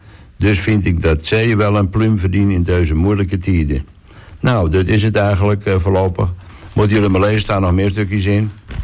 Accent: Meppel, Drenthe, Netherlands; born there; now in Texel, Netherlands; Oorspronkelijk ben ik geen Tesselaar en kom ik eigenlijk van het vasteland. Ik ben eigenlijk geboren in Meppel in Drenthe.

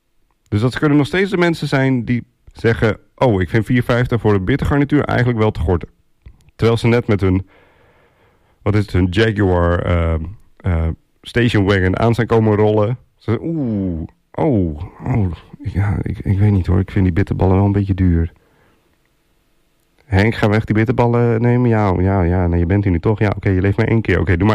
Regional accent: Assen, Drenthe, Netherlands; En zeker een bluesfestival in Assen-Drenthe, waar ik vandaan kom, heb ik het wel eens over.

